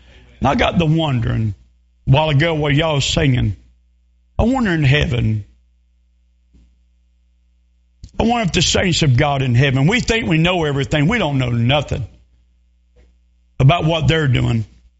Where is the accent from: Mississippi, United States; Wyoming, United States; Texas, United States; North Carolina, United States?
North Carolina, United States; We lived in the lower foothills for years. And I'm from North Carolina.